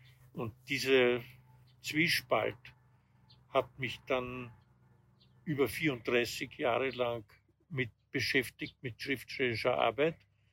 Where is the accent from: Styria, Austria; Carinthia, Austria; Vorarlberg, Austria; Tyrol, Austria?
Styria, Austria; Graz; Ich bin ja noch in der Kriegszeit geboren, 1942. Und nach dem Krieg, nach 1945, hat es eigentlich nichts gegeben.